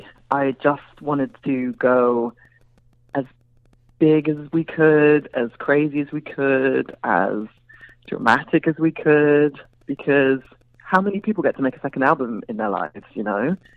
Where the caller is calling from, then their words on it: London, United Kingdom; I'm calling from London, yeah.